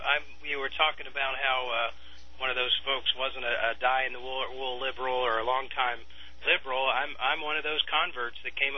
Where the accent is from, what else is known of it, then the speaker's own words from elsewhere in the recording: Naples, Florida, United States; I grew up in Naples, Florida. My dad was in local politics